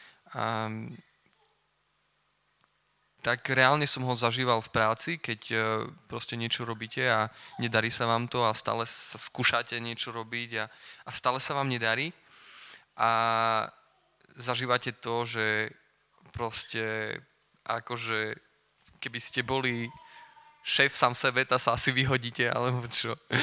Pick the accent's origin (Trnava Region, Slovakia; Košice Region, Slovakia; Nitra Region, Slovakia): Košice Region, Slovakia; Michalovce; som z Michaloviec, už len tak, že by the way.